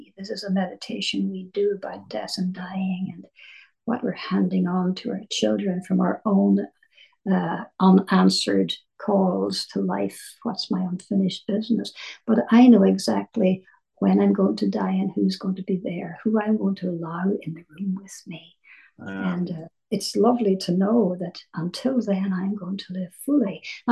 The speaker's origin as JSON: {"language": "English", "country": "Ireland", "said": "I'm just an Irish her. Granny. We learn all this as children from our grannies. So there you are. I'm an Irish granny."}